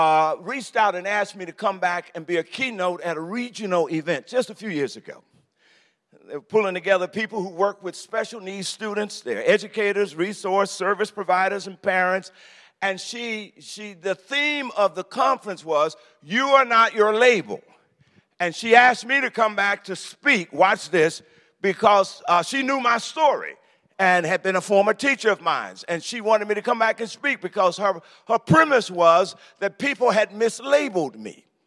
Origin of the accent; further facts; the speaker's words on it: Coushatta, Louisiana, United States; So I grew up in Coushatta, Louisiana, but I grew up scarred terribly.